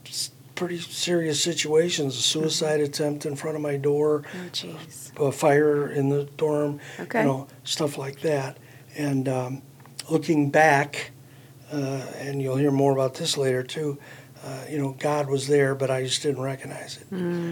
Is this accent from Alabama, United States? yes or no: no; Sheffield Lake, Ohio, United States; I was born and raised here in Ohio, out in Lorain County, a little town called Sheffield Lake, right up on the lake.